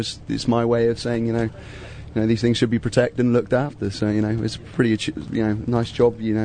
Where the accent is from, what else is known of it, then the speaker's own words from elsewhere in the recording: England, United Kingdom; I'm an Englishman.